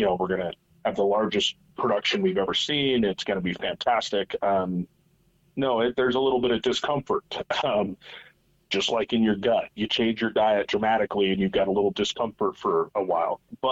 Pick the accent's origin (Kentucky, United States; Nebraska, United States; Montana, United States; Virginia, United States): Nebraska, United States; But obviously, growing up in Central Nebraska, I grew up around ag. I'm not from a family farm, but I worked on farms, family friends.